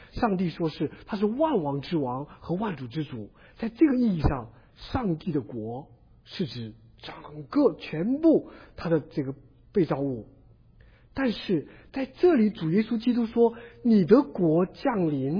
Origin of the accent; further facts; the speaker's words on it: China; now in United States; 我们从中国来到美国，需要在美国获得合法的身份